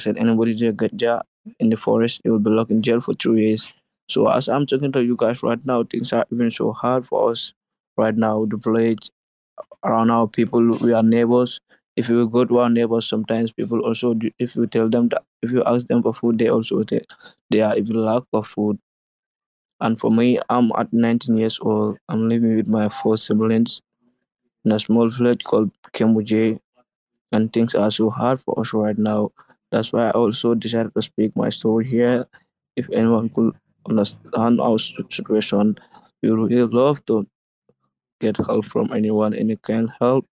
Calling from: Gambia; And I'm greeting from the Gambia, West Africa. … I'm so glad to be here.

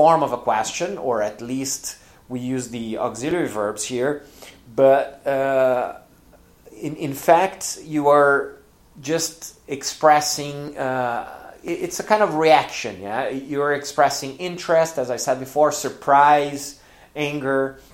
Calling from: Porto Alegre, Rio Grande do Sul, Brazil; English is a second language

